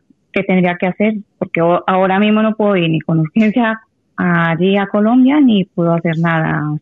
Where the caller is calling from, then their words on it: Parla, Community of Madrid, Spain; de Parla.